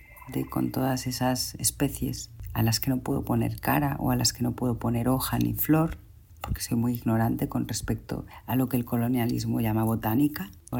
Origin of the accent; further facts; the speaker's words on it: La Pedra, Galicia, Spain; empezó cuando era niña en Galicia, en ese lugar que era La Pedra